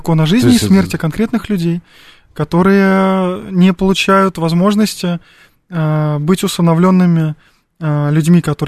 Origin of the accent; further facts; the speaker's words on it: Russia; Я не француз. Я россиянин и хочу обсуждать нашу страну.